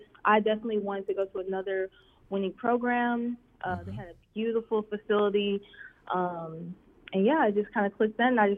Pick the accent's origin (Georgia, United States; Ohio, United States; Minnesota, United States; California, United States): Minnesota, United States; Minneapolis; I grew up in Minneapolis.